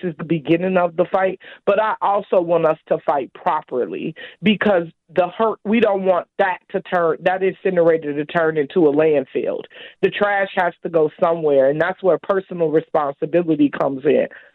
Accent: Chicago, Illinois, United States; But I grew up in Chicago in what later became the toxic donut. I grew up in some housing projects that were surrounded by a lot of toxic places, you know, landfills, lots of machinery companies.

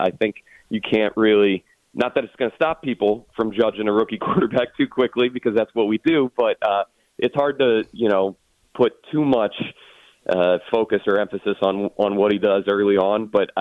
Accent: Silver Spring, Maryland, United States; Spring. I went to Einstein, went to University of Delaware. And yeah, grew up a Skins fan.

